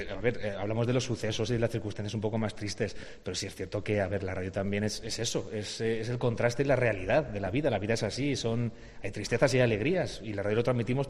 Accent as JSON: {"language": "Spanish", "town": "Alcázar de San Juan", "region": "Castilla-La Mancha", "country": "Spain", "said": "los que somos de aquí de Alcázar"}